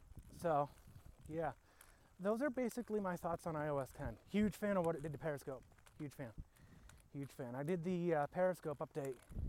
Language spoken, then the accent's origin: English; New Florence, Pennsylvania, United States; I'm out walking around here in my hometown of New Florence, Pennsylvania.